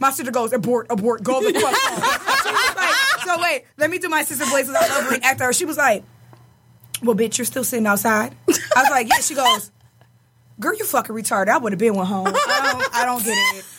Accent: Detroit, Michigan, United States; I'm not going to drop what I was really feeling, what I was really thinking, because we're from Detroit.

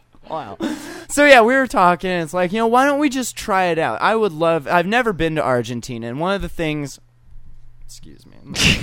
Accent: California, United States; I grew up in California for a few years.

